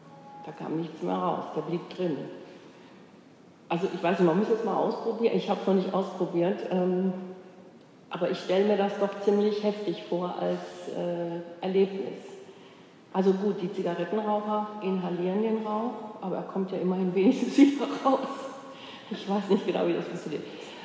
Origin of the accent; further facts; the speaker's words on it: Cologne, North Rhine-Westphalia, Germany; Ich komme aus Köln